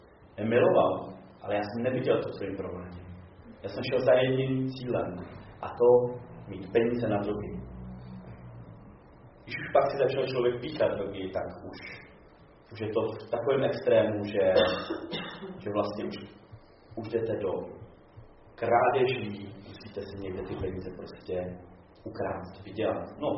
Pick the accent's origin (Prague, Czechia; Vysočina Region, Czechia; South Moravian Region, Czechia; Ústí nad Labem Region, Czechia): Ústí nad Labem Region, Czechia; Teplice; já pocházím z Teplic a v Poštovicích už jsem přes 4 roky.